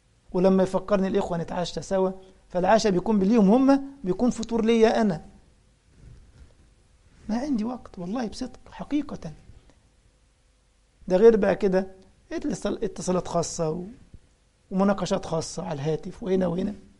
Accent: Egypt; كان عندي خطبه جمعه في محافظه اسمها الغربيه، طنطا عندنا في مصر، في قريه اسمها كتامه، مسجد اسمه التوحيد.

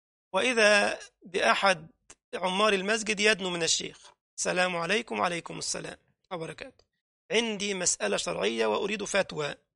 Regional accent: Egypt; كنا في بلدنا مصر في محافظة من المحافظات

